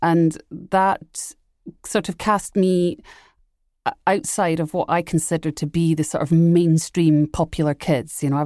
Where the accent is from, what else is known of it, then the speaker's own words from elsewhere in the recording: Scotland, United Kingdom; They're American. I'm Scottish. So I've just been an outsider my entire life.